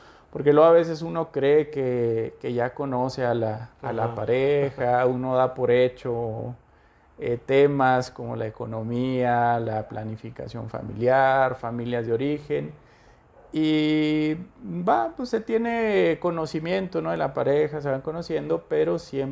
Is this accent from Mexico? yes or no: yes; Villa Juárez, Mexico; yo crecí allá en Villa Juárez, me tocó ser cholo de allá.